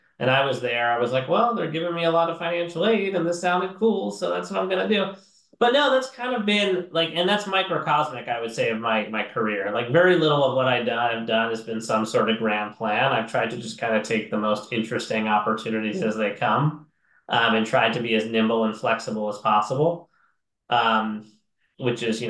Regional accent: Long Beach, New York, United States; So I moved around a bit as a kid, but I would say I grew up most formatively in a town called Long Beach on Long Island, a little kind of fishing and bar town

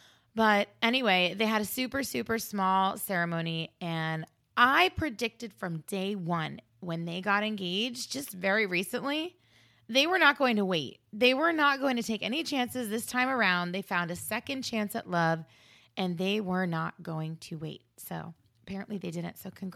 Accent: Florida, United States; I'm not properly prepared for this because I'm from Florida and there's not enough clothes to keep me warm.

